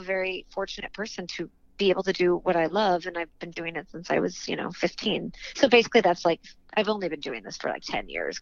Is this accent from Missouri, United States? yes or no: yes; St. Louis, Missouri, United States; I grew up in St. Louis, Missouri, and I was very fortunate at a very young age to get a job in television, right?